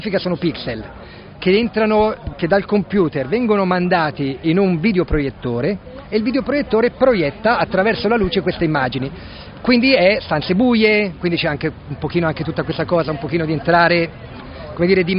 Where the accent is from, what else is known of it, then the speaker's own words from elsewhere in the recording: Lombardy, Italy; now in Florence, Italy; Io sto a Firenze, sì, sì. Io parto, io sono del Lago di Como.